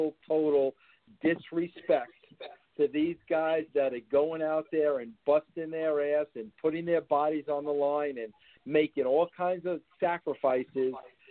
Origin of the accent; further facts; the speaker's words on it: New York City, New York, United States; born there; And hey, bro, I was born in Brooklyn.